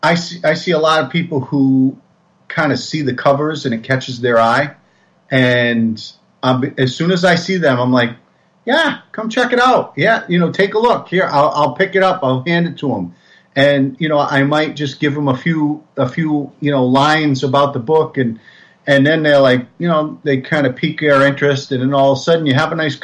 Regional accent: Rhode Island, United States; Well, Rhode Island Comic-Con is my hometown

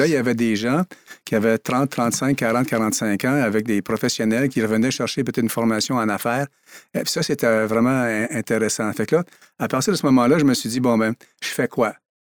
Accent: Ontario, Canada; Moi, je suis natif de l'Ontario

